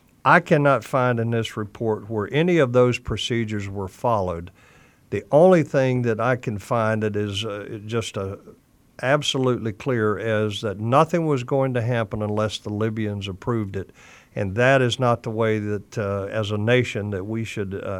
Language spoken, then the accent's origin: English; United States; Well, as an American, I'm both angry and extremely disappointed in how this whole thing went down.